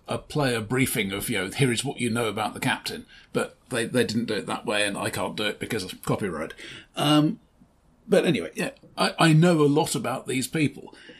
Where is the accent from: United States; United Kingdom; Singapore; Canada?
United Kingdom; but yeah, we are British, so nobody wants to be the person in charge.